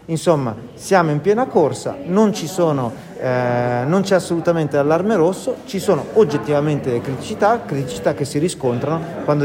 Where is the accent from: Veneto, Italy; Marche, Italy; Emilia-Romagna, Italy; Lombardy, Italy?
Lombardy, Italy; Milan; sono milanese e testimonio come è cambiata Milano